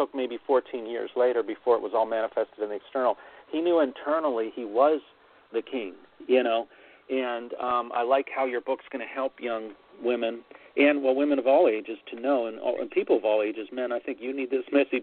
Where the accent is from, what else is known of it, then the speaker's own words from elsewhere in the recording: Pittsburgh, Pennsylvania, United States; I grew up in Pittsburgh and was taught by an artist who had mentored him.